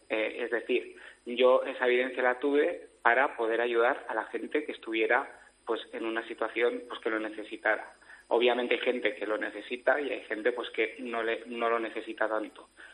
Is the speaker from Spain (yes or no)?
yes; Pamplona, Navarre, Spain; now in Zaragoza, Spain; No, ahora mismo estoy viviendo en Zaragoza.